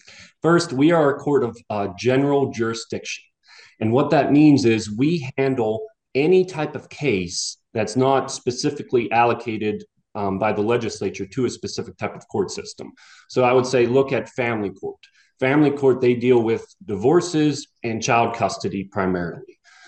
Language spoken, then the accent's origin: English; Philippi, West Virginia, United States; And other than that, personally, I grew up in Phillippi, and that's where I currently live.